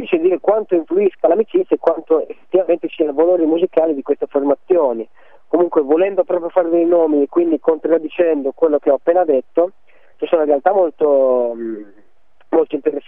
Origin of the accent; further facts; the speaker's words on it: Imola, Emilia-Romagna, Italy; io così come Paolo siamo di Imola